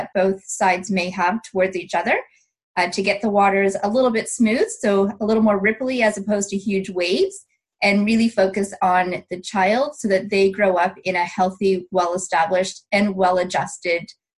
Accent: Amherst View, Ontario, Canada; So I'm hailing from Ontario, Canada, specifically Amherst View, which is a little small suburb in Ontario.

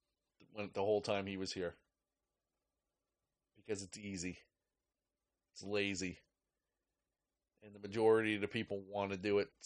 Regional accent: New York, United States; I was born in New York, spent the first few years of my life there, grew up in the streets. Most of you people are still there. New York is tough.

